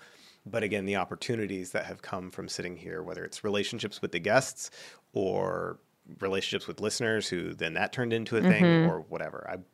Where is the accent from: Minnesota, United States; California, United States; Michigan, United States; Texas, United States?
Texas, United States; Dallas; now in Houston, United States; I was raised to hate Houston. So I was raised in Dallas. So it was just bred into me that like Houston sucks.